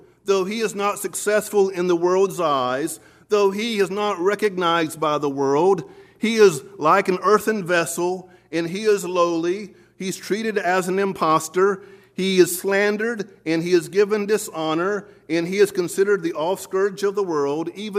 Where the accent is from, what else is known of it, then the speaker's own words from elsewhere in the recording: United States; Well, you know, I'm an American. I speak English.